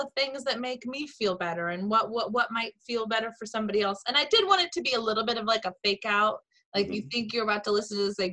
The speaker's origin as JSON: {"language": "English", "region": "Washington", "country": "United States", "tie": "born or raised there", "said": "Growing up in Washington, you know, it does, the light does, like, it gets darker earlier, but in Massachusetts"}